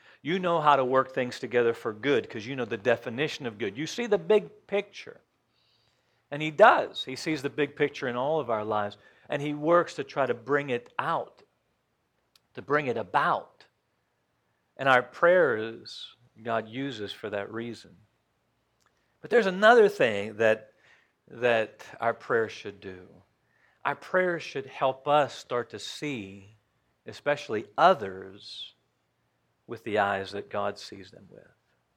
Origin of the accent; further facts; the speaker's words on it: Johnstown, Pennsylvania, United States; I remember when we grew up in Johnstown, my dad was always coming to Bedford.